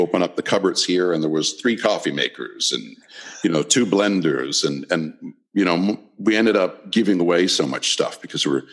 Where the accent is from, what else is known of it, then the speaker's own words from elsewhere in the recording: Ottawa, Ontario, Canada; first language French; English is a second language; Well, I grew up in the capital of Canada, and my father worked for the federal government, and a lot of people who live in that city speak French as well